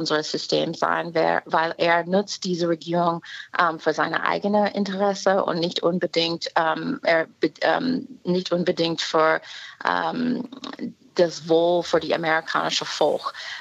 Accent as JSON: {"language": "German", "region": "New York", "country": "United States", "tie": "born or raised there", "second_language": "German", "moved": "as an adult", "lives_now": "Berlin, Germany", "said": "Ja, mein Heimat ist im Bundesstaat New York. Meine Eltern, ich bin aufgewachsen in einem Vorort von New York City."}